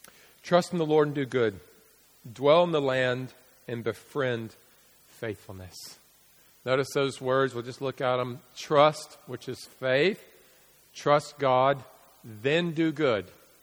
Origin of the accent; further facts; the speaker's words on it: Alabama, United States; I am a redneck from Alabama and I just want to punch somebody sometimes.